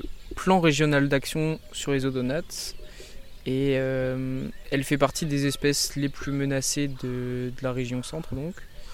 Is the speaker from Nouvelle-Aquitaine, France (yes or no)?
yes; Nouvelle-Aquitaine, France; je viens des Deux-Sèvres